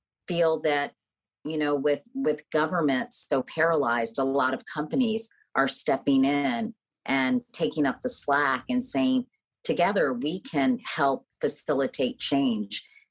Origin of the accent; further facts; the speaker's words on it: Virginia, United States; I grew up in Virginia and didn't really understand the provenance of these statues